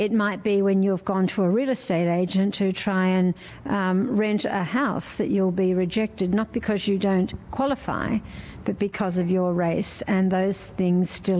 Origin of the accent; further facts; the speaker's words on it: New South Wales, Australia; My background is that I am from the Wiradjuri nation of southwestern New South Wales.